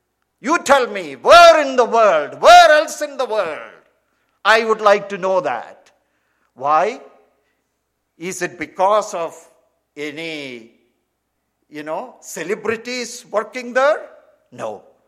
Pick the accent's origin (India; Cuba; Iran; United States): India; Kerala; I was thinking about my own early days growing up in Kerala